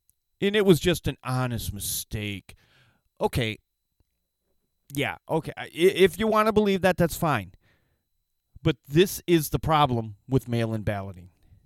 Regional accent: Michigan, United States; Oh, hey, we got a good story here from my home state of Michigan, as if this is going to be a surprise.

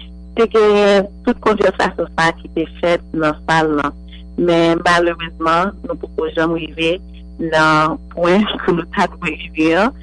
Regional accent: Haiti; parce que je suis haïtien.

